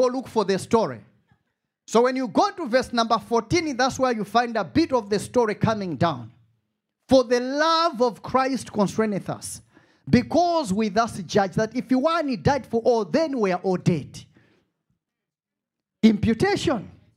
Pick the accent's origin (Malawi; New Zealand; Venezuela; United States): Malawi; accent: Malawian; I know I've got my Malawian beautiful accent.